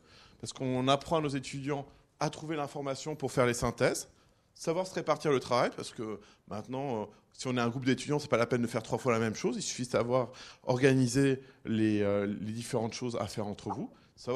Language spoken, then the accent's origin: French; Montpellier, Occitanie, France; je viens de Montpellier, comme on vous l'a dit précédemment.